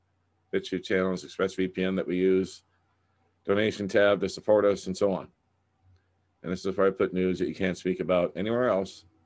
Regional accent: Fargo, North Dakota, United States; I looked at my hometown of Fargo, North Dakota, and it's covered in smoke.

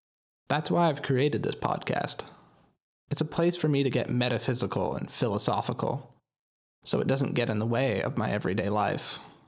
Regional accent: Canada; moved away; I'm a Canadian who doesn't belong in Canada.

